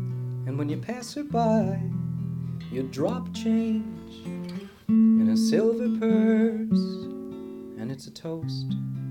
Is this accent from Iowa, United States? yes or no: no; Philadelphia, Pennsylvania, United States; Yeah, and I was from Philadelphia, and that's where they called us shoebies.